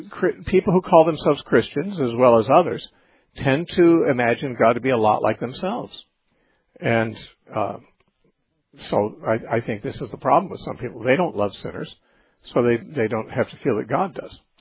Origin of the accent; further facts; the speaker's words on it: California, United States; Yes, I was born and raised